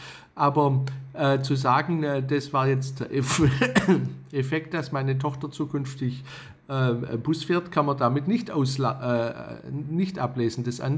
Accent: Baden-Württemberg, Germany; ich komme aus Baden-Württemberg, da gibt es ein Baden-Württemberg-Ticket schon seither.

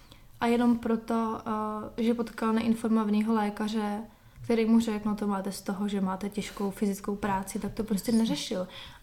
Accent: Prague, Czechia; jsem měla štěstí, že jsem tady z Prahy

